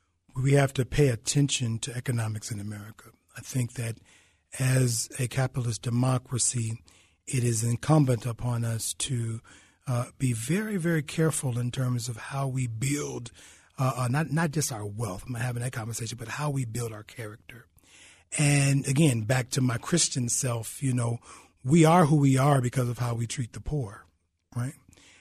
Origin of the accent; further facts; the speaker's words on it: Chicago, Illinois, United States; like you said, I'm from Chicago, so I really wasn't inculcated by it at the time